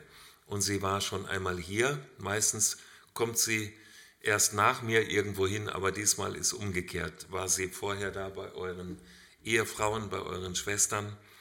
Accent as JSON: {"language": "German", "region": "Hesse", "country": "Germany", "said": "Ich komme aus Hessen, nicht aus Württemberg, und meine Frau aus Kärnten."}